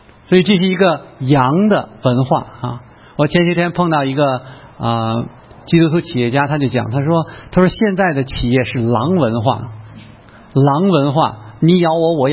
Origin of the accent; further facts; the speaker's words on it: Beijing, China; 我是北京来的，这是北京的天坛啊